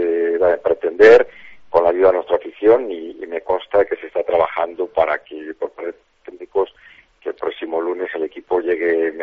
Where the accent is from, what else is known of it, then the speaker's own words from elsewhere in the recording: Salamanca, Castile and León, Spain; estar tremendamente contentos como salmantinos